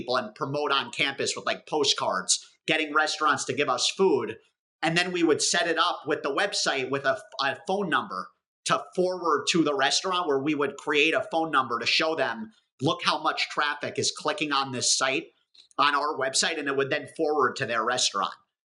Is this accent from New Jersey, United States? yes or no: yes; New Jersey, United States; So I'm here as a kid growing up in New Jersey, like diehard foodie. I grew up very close to New York City